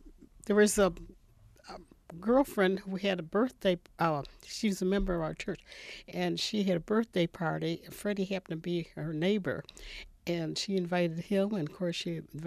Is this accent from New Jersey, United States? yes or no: no; Mumford, New York, United States; Well, we lived in Mumford. I was raised in Mumford. So Rochester was a place where we would go socially.